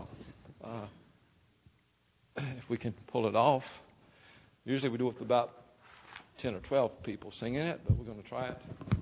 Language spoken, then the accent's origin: English; the South, United States; I grew up in the Bible Belt down south